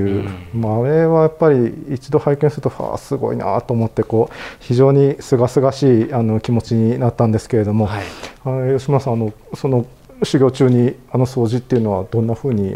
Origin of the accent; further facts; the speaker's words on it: Fukui, Japan; あの私もあの実は福井県の出身で